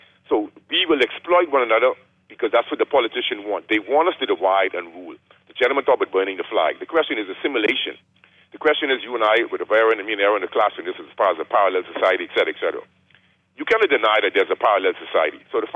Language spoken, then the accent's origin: English; Bahamas; So I'm 61, going to be 62. So, you know, growing up in the Bahamas, Haitian Bohemian friends, Haitian American friends, et cetera, et cetera.